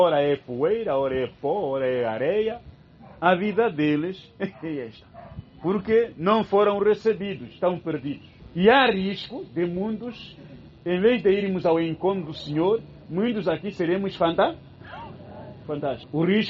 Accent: Angola; Estou a falar só como africano, como angolano.

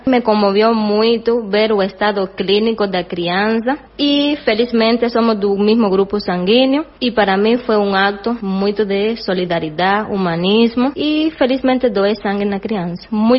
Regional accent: Cuba; para nós que somos cubanos

